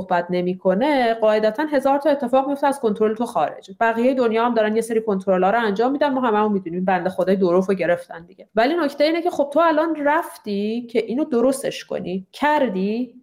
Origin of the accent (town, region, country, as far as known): Iran; born or raised there; moved away as an adult